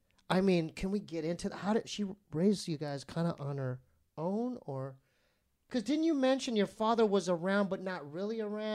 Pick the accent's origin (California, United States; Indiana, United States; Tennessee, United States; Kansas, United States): California, United States; Poway; I was raised in Poway, mm-hmm. and that's pretty privileged, too.